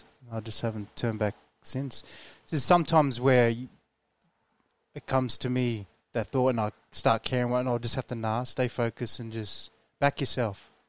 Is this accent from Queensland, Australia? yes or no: yes; Logan, Queensland, Australia; We lived in housing commission in Logan Lea.